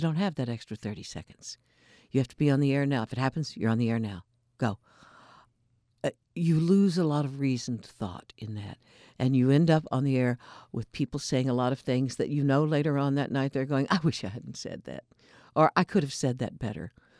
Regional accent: Houston, Texas, United States; okay, I'm from Houston. When Hurricane Harvey hit my hometown, I did not turn on NPR

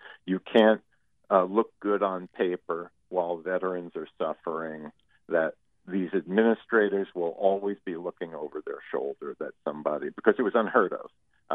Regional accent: New York City, New York, United States; sort of like myself. I'm from New York City

